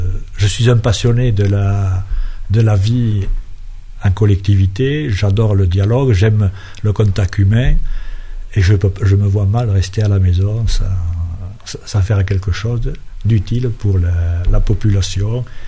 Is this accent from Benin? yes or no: no; Nouvelle-Aquitaine, France; now in La Verpillière, France; j'ai 69 ans, je suis originaire du sud-ouest, du Lot-et-Garonne plus précisément, mais dans l'Isère depuis 1971.